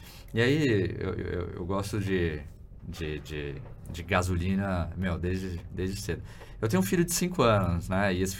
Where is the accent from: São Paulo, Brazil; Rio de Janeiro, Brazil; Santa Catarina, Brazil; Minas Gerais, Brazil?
Santa Catarina, Brazil; Brusque; Lembrando que eu sou de Brusque, Santa Catarina.